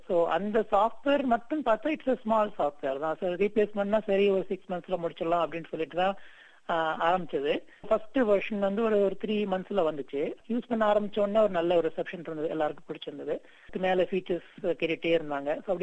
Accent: Coimbatore, Tamil Nadu, India; also born or lived in Thoothukudi; நான் பிறந்தது வந்து தமிழ்நாட்டில் தூத்துக்குடியில பிறந்தேன். அம்மாவுடைய ஊர் தூத்துக்குடி. நான் வளர்ந்தது எல்லாமே கோயம்புத்தூர்ல. கோயம்புத்தூர் புறநகர்ல கள்ளப்பாளையம்னு ஒரு சிறிய கிராமம். அங்கதான் நான் வந்து 7ஆம் வகுப்பு வரைக்கும் படித்தேன்.

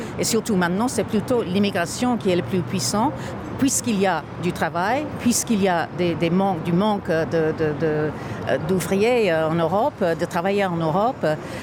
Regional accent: United Kingdom; French is a second language; now in Belgium; anglaise aussi, mais aussi j'habite en Belgique.

